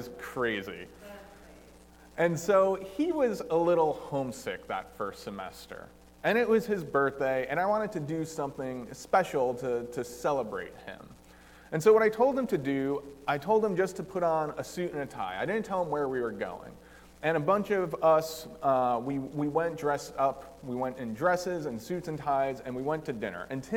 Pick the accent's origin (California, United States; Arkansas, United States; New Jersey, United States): New Jersey, United States; moved away as an adult; now in Milwaukee, United States; I am originally from New Jersey. About a little over 4 years ago, I moved to Milwaukee to serve at a church out there. So even though I'm a Jersey boy, the Midwest has won my heart over.